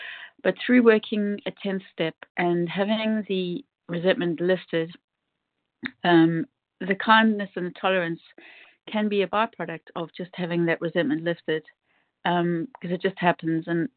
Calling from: United Kingdom; I'm in the UK.

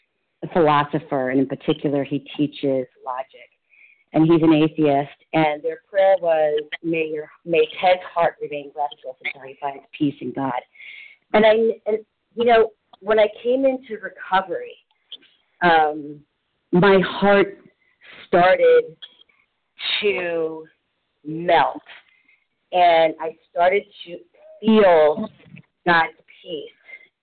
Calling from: Philadelphia, Pennsylvania, United States; grateful, recovered, compulsive overeater in Philadelphia, Pennsylvania.

